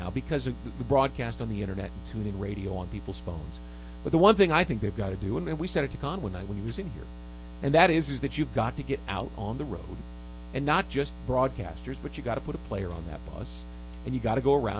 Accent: Kansas, United States; And I'm from Kansas, and the Chiefs draw a strong base from Omaha, Des Moines, and Wichita, all of which are greater than 132 miles away.

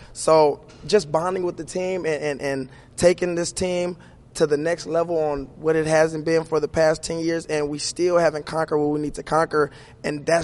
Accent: Los Angeles, California, United States; growing up in Los Angeles, we don't have the tools to, you know, get those type of perks.

